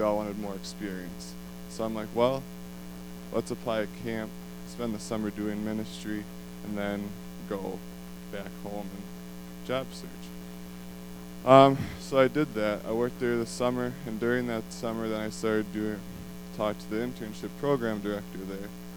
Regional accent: Kewaunee, Wisconsin, United States; Oh, I was born in Kewaunee. Grew up there my whole life. Grew up going to Lutheran church.

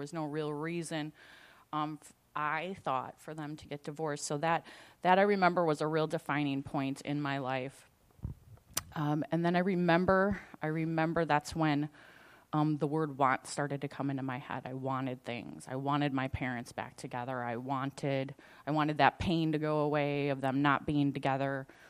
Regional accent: Green Bay, Wisconsin, United States; I'm from the Green Bay area, so it's really humbling to be back in your part of town

